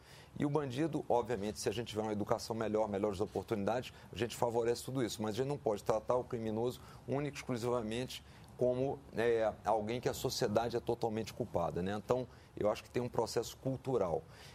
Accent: Rio de Janeiro, Brazil; Eu, particularmente, sou carioca, então moro no Rio de Janeiro

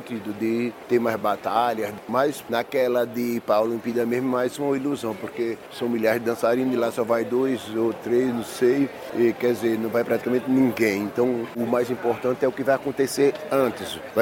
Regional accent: Brazil; O mesmo RG que fala que eu sou brasileiro

